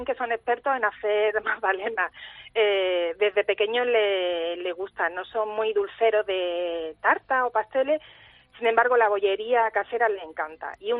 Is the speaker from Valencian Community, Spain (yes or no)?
no; Jaén, Andalusia, Spain; yo que soy de Jaén, como os comentaba antes